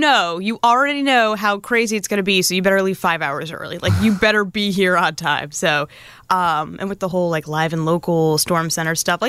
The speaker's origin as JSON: {"language": "English", "town": "Norwalk", "region": "Connecticut", "country": "United States", "said": "Well, it's a little town called Norwalk. It's an hour. I just told people it's an hour outside of New York City because train ride takes 50 minutes."}